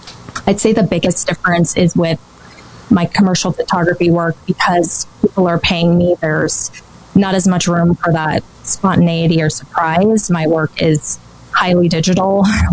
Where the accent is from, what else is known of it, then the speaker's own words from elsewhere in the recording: Powell, Wyoming, United States; And when I was growing up in Powell, which is this very small town in the northwest part of the state